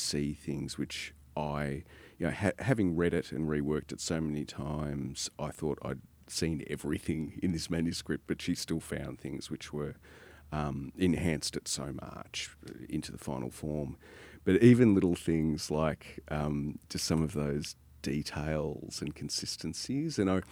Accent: Australia; I thought, you know, they've just put me on the short list because I'm Australian

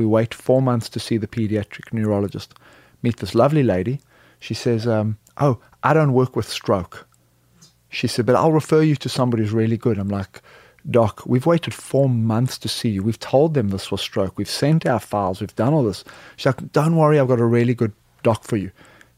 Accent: South Africa; now in United States; I am originally a South African, played rugby, moved to the US to play rugby in Aspen, Colorado

